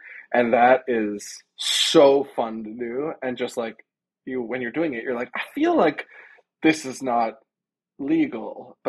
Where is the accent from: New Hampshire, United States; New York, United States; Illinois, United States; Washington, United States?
Illinois, United States; Chicago; So growing up, I grew up in Chicago